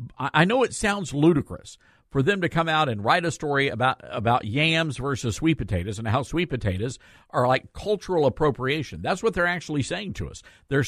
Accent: Deep South, United States; also born or lived in New York City; Now, me, I'm from the Deep South. We're not segregated down here.

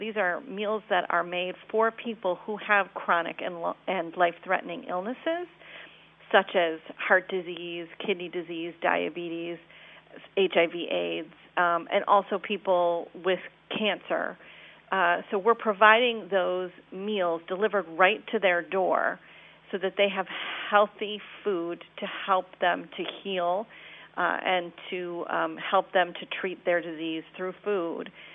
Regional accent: Buffalo, New York, United States; now in Baltimore, United States; I'm actually originally from Buffalo, New York.

